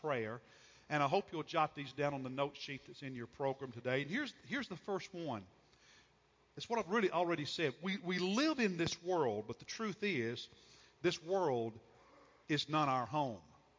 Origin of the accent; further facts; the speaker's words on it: United States; but even when I'm there, I'm an American.